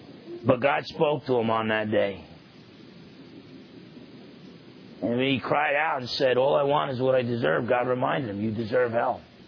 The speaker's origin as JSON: {"language": "English", "region": "New Jersey", "country": "United States", "tie": "born or raised there", "said": "Growing up in New Jersey, I would see retired vets, and they'd be World War II vets"}